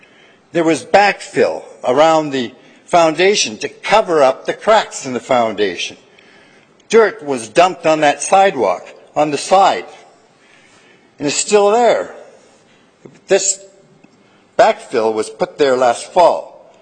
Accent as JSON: {"language": "English", "town": "Winnipeg", "region": "Manitoba", "country": "Canada", "tie": "born there", "said": "I was born in Winnipeg in 1941. I've been living on Lorette since year 2000."}